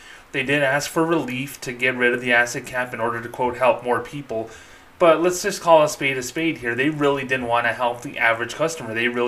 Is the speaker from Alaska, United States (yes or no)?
no; Magdalena, New Mexico, United States; like the one I grew up nearby in Magdalena, New Mexico, population 900, that one's already gone.